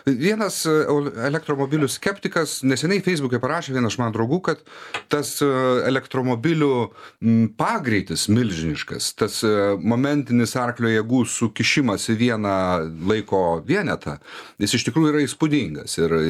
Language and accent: Lithuanian; Samogitia, Lithuania; mes esam labai užsispyrę, mes visi esam žemaičiai